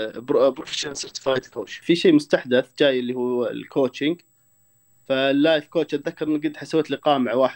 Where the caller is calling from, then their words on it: Riyadh, Riyadh Province, Saudi Arabia; أكلمكم من الرياض